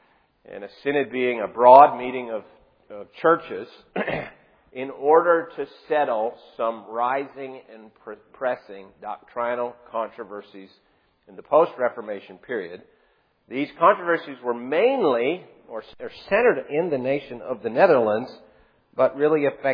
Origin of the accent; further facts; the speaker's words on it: Ontario, Canada; Nobody knows that I'm actually Dutch. Where I grew up in Ontario, Canada, there's a lot of people of Dutch extraction.